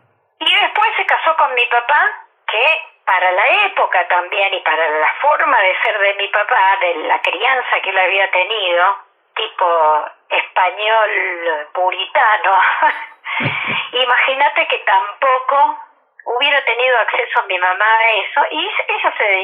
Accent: Capitán Sarmiento, Buenos Aires Province, Argentina; born there; Yo nací en Capitán Sarmiento

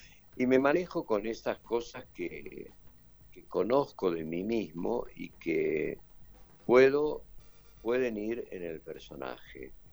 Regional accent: Argentina; como argentinos

